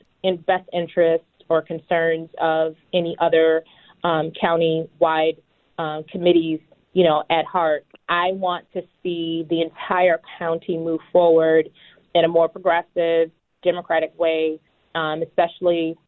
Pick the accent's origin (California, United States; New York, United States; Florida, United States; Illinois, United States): New York, United States; Henrietta; now in Rochester, United States; However, I grew up in Henrietta my entire life. I graduated from Rush Henrietta Schools.